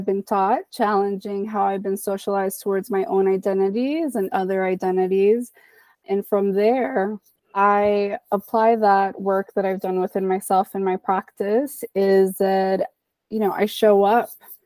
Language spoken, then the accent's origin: English; Dominican Republic; I'm from the Dominican Republic. Those things are super important culturally, as well as food and other things.